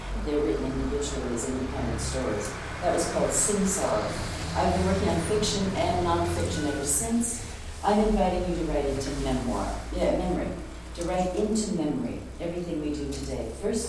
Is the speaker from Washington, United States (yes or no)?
yes; Seattle, Washington, United States; now in Edmonton, Canada; I'm from Edmonton, Alberta. I grew up in Seattle, Washington.